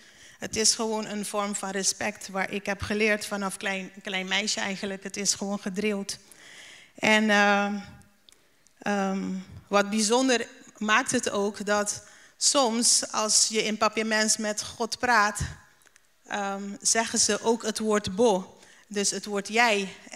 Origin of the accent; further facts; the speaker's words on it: Curaçao; Ik ben zelf opgegroeid in Curaçao. Ik heb twee broers.